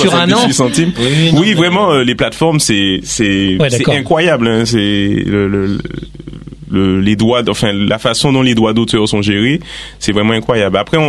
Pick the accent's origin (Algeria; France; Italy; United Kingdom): France; Martinique; moved away as an adult; Alors, je suis né ici, mais j'ai grandi vraiment en Martinique et je suis revenu ici pour les études à 18 ans.